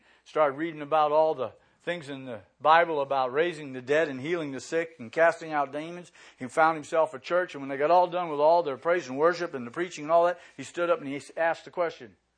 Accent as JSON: {"language": "English", "town": "Boynton Beach", "region": "Florida", "country": "United States", "tie": "born or raised there", "said": "This is my hometown, born and raised. I still live on the same street. I'm excited about Boynton Beach."}